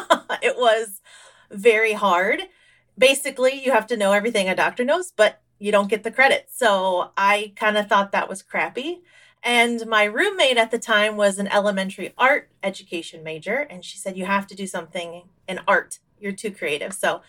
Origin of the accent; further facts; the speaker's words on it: Iowa, United States; I am from Iowa in the United States.